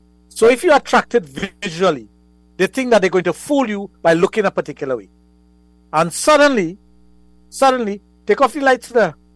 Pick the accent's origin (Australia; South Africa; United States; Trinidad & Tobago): Trinidad & Tobago; Sangre Grande; We grew up together in Sangre Grande.